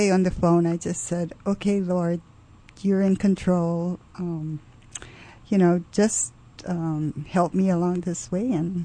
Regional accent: Honolulu, Hawaii, United States; I grew up in Pauoa Valley. Lived on Booth Road.

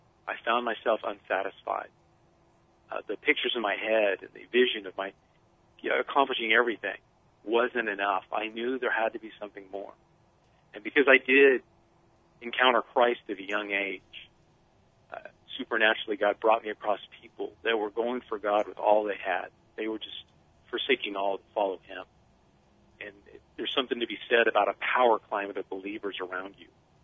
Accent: Oklahoma City, Oklahoma, United States; moved away as an adult; I grew up in Oklahoma City. I was there until I was 18.

